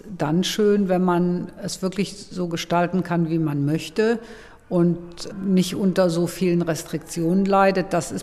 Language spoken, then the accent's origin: German; Cologne, North Rhine-Westphalia, Germany; born or raised there